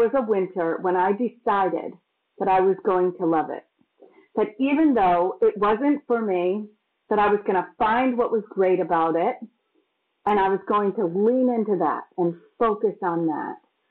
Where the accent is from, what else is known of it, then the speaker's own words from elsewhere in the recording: Massachusetts, United States; also born or lived in New York; So when I grew up in Massachusetts, which is quite cold, and I'm not a cold lover, and I had moved, you know, I had been in New York for many years